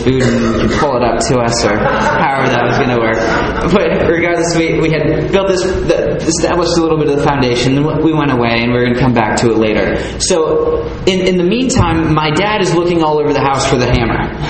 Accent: Silverado, California, United States; I grew up in California, Orange County, a little tiny town called Silverado outside of Orange County.

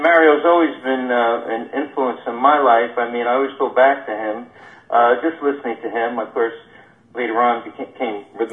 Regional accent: Bloomfield, New Jersey, United States; also born or lived in Newark; I was born in Newark, New Jersey, then raised in Bloomfield, N

